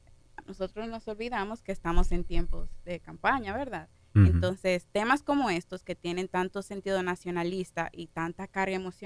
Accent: Dominican Republic; de nuestra parte, como dominicanos, tanto como gobierno como ciudadanos.

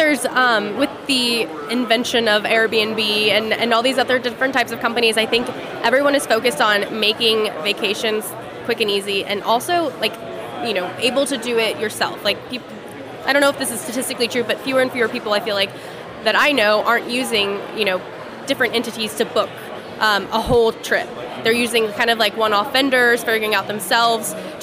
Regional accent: Houston, Texas, United States; So I'm born and raised in Houston. I love Houston to death

